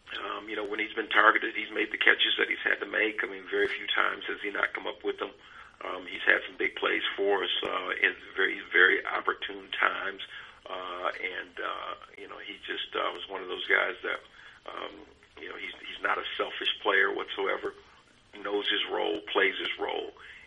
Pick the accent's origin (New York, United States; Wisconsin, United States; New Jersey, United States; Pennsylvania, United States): Wisconsin, United States; Beloit; it was great growing up in Beloit. It's an unusual place. It's kind of a melting pot.